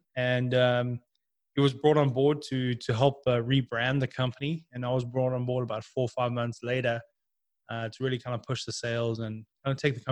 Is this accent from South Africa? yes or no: yes; Durban, KwaZulu-Natal, South Africa; growing up in Durban